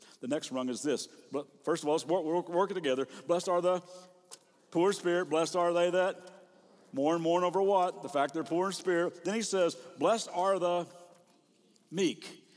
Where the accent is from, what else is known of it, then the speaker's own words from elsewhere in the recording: Lexington, Kentucky, United States; I grew up in Lexington, Kentucky, horse farm, horse capital of the world.